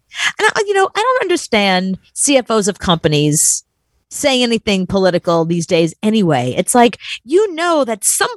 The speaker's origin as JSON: {"language": "English", "country": "United States", "said": "I had to say something. I'm an American."}